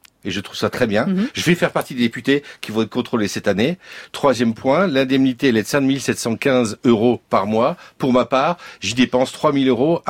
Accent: Réunion; Je suis de la Réunion, okay.

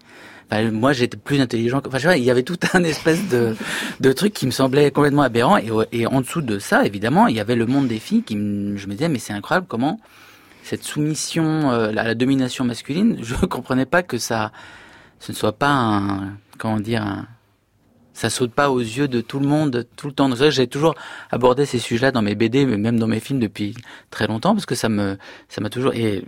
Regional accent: Brittany, France; also born or lived in Syria; en habitant à la fois dans un village en Syrie et en grandissant en Bretagne

